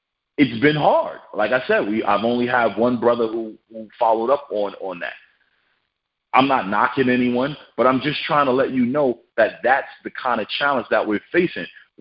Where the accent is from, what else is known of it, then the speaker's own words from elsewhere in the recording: New York, United States; New York. I'm from New York.